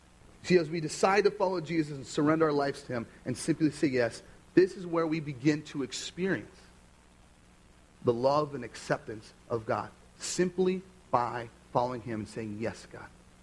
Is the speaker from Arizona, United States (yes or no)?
no; Carlton, Minnesota, United States; also born or lived in Duluth; growing up in the Duluth area, I grew up in Carlton, would be in Duluth a lot.